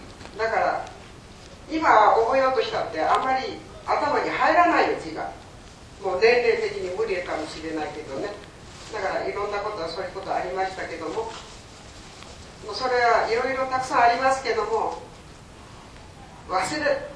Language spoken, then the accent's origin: Japanese; Osaka, Japan; also born or lived in South Korea; 生まれは韓国ですが、2歳か1歳半ぐらいの時日本へ来て、日本の大阪へ来たんです。西暦は年かね1926年です。生まれです。